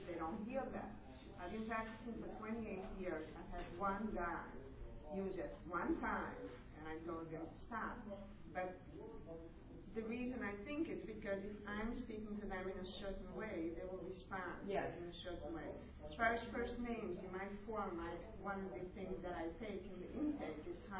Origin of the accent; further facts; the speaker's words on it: California, United States; I'm from California, and it's, I don't know how it's in New York, but over there, every second word